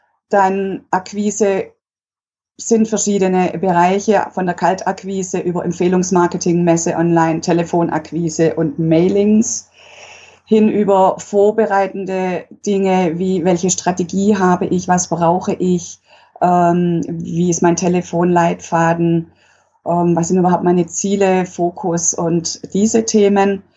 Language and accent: German; Stuttgart, Baden-Württemberg, Germany; geboren, aufgewachsen in Stuttgart und nach dem Studium der Sportökonomie wieder zurückgekommen